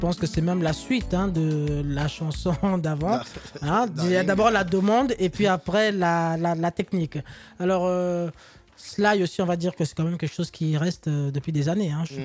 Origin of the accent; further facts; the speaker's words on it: Paris, Île-de-France, France; Je vais regarder parce que je suis parisien